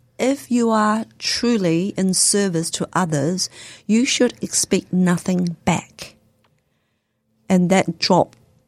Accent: Malaysia; So I was born in Malaysia and I grew up in a hardware store.

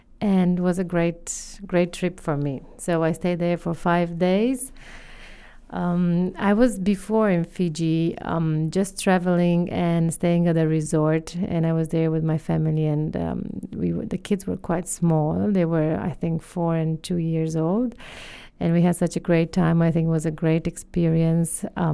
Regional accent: Romania; English is a second language; from Romania

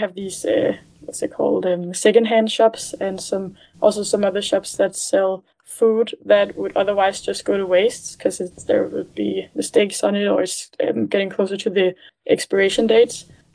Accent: Capital Region of Denmark, Denmark; English is a second language; I grew up in Denmark in a city close to Copenhagen, a little bit north of it, called Holden, which was very nice, and I think it was a very safe upbringing in a very nice city where there's the forests and lakes

